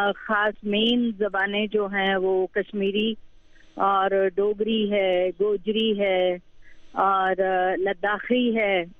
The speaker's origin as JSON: {"language": "Urdu", "region": "Jammu and Kashmir", "country": "India", "tie": "born or raised there", "said": "چونکہ میں کشمیر میں پلی بڑی ہوں، میری تعلیم وہیں ہوئی ہے،"}